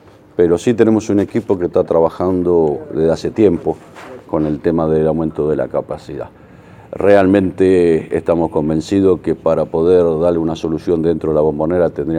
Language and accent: Spanish; Argentina; como argentinos